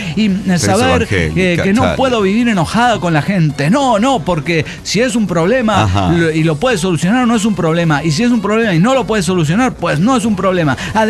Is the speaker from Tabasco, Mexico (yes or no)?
no; Mexico City, Mexico; now in Puebla, Mexico; actualmente resido en Puebla, pero yo soy chilanga de corazón.